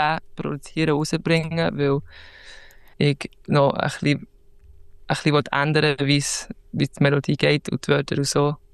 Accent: Zurich, Switzerland; born there; now in Steffisburg, Switzerland; ich bin in Zürich geboren, aber wohne jetzt in Steffisburg, mache eine Schreinerlehre, bin jetzt im 2. Lehrjahr und bin jetzt gerade 19 geworden.

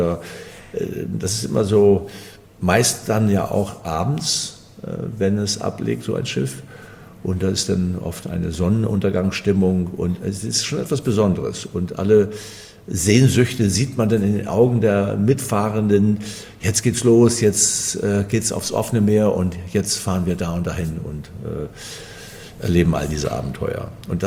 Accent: Fehmarn, Schleswig-Holstein, Germany; born there; denn ich bin von der Insel Fehmarn, dort bin ich geboren, ein Kind des Wassers.

